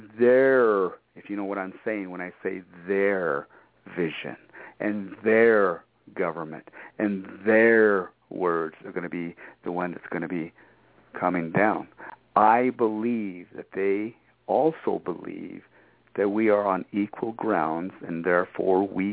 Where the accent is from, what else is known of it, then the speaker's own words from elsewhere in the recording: Shiprock, New Mexico, United States; born there; I was born in Shiprock. I'm one of you.